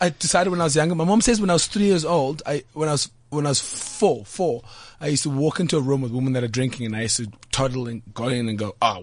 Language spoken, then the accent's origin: English; Guguletu, Western Cape, South Africa; I was raised in Guguletu.